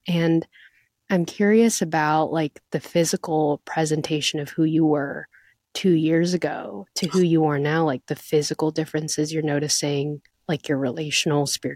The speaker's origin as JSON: {"language": "English", "country": "Philippines", "said": "Like it made me laugh as like another former I am a Filipino woman."}